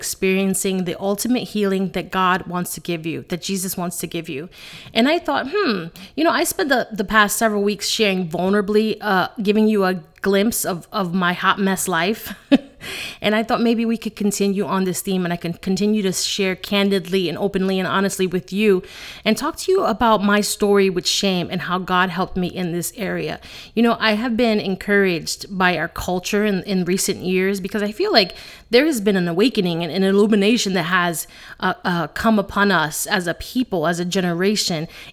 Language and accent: English; Bronx, New York, United States; I am a sassy Latina, and I'm originally from the Bronx.